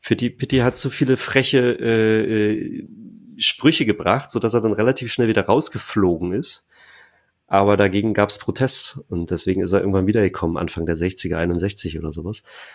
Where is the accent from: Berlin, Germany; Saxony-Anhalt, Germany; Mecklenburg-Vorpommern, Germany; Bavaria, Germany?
Saxony-Anhalt, Germany; ich bin in der Nähe von Stendal aufgewachsen. So, also nördlich von Magdeburg.